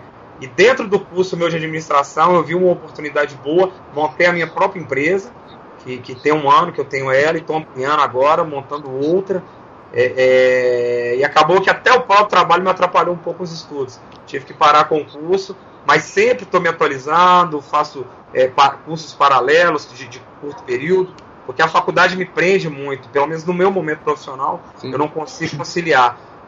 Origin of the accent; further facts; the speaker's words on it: Minas Gerais, Brazil; also born or lived in Bahia; eu sou de Minas Gerais, eu morava na Bahia, eu estava a 1.000 quilômetros da minha casa.